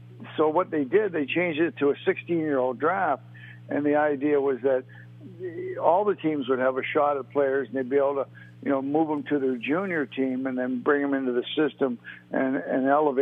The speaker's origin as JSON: {"language": "English", "town": "Toronto", "region": "Ontario", "country": "Canada", "tie": "born or raised there", "said": "I grew up in Toronto."}